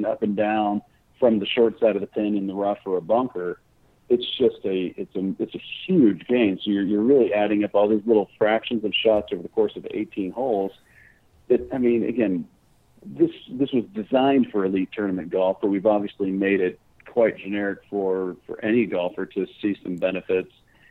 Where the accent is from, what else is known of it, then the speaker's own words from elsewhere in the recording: Dallas, Texas, United States; but since I'm from Dallas, I'm certainly keenly aware that quite a few great players have been coming out of Dallas